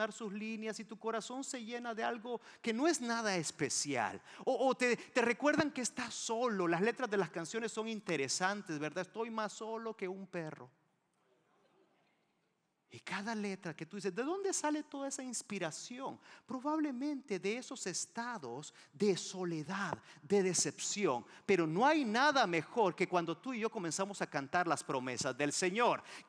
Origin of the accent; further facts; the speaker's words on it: El Salvador; Porque yo soy salvadoreño.